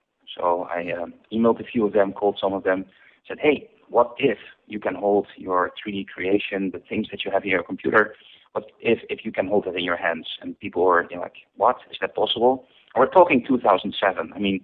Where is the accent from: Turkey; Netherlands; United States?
Netherlands; So, I'm born and raised in the Netherlands. When I was 17 years old, I went to the Technical University in Eindhoven